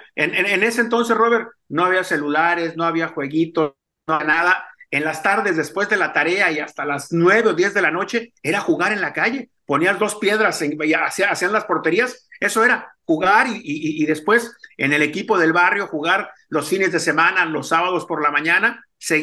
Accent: Alameda Juárez, Zacatecas, Mexico; en el ranchito donde yo nací, que se llama Alameda Juárez, es un ranchito que pertenece al municipio de Moyagua, Zacatecas, un ranchito de 500, 600 habitantes

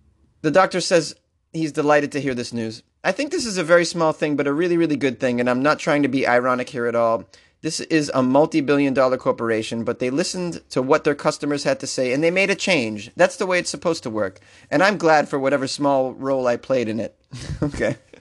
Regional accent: Massachusetts, United States; now in Los Angeles, United States; So there are more than 400 CVS pharmacies in Massachusetts. Yeah, which is my home state.

